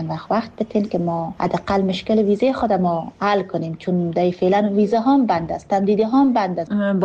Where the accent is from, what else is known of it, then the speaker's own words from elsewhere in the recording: Afghanistan; وقتی که فهمید که من افغان هستم